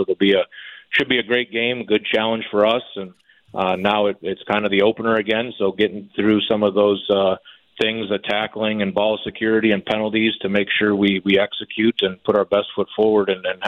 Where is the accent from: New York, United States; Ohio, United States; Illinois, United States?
Ohio, United States; Cleveland; Obviously, you know, I'm from Cleveland and back up north.